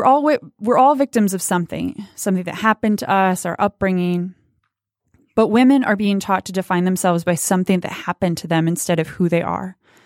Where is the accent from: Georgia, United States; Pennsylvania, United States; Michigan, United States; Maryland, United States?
Michigan, United States; Detroit; I was born and raised in Michigan and pretty much spent the majority of my life in Corktown, Detroit. My family is Irish American